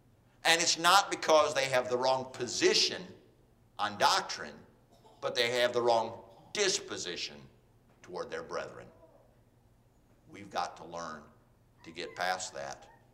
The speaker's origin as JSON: {"language": "English", "region": "Illinois", "country": "United States", "tie": "born or raised there", "said": "but that's where I came from, not far from Chicago. And so I grew up in pretty much in a small town, but not on a farm."}